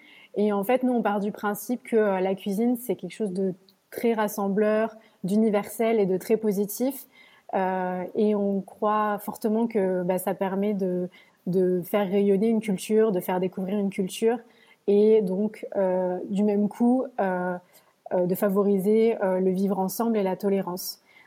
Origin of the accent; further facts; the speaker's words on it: France; je suis française, mais j'ai plein d'origines différentes, donc grecque, éthiopienne, italienne.